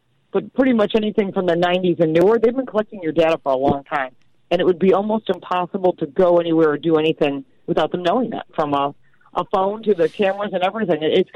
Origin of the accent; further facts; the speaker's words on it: Detroit, Michigan, United States; I mean, I'm from Detroit originally. I'm a Motor City gal